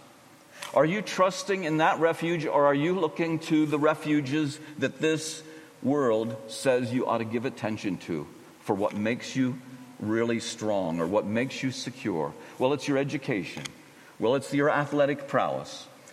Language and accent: English; Philadelphia, Pennsylvania, United States; Not, I don't come from the nightclub, but I'm from the Philadelphia area.